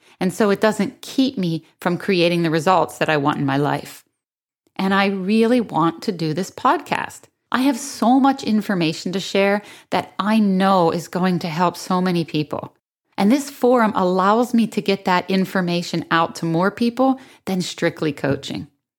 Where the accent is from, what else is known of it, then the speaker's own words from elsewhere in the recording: Pennsylvania, United States; I grew up in Western Pennsylvania, huge football town